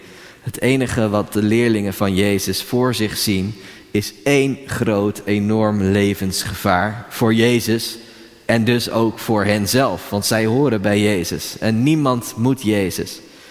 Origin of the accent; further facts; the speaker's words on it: Rotterdam, South Holland, Netherlands; Nou is dat van mij persoonlijk ook niet zo'n hobby. Ik ben een Rotterdammer.